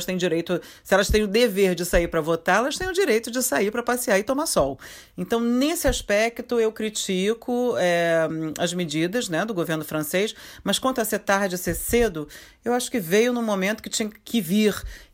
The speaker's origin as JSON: {"language": "Portuguese", "region": "Rio de Janeiro", "country": "Brazil", "said": "Eu sou carioca, seria o Rio sem botequim"}